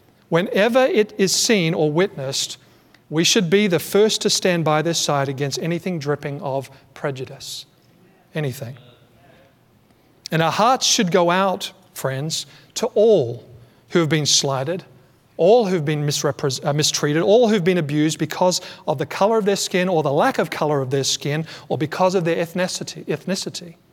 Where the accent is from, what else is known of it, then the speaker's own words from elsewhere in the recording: Australia; I'm from Australia, and our history is not neat and it's not clean either.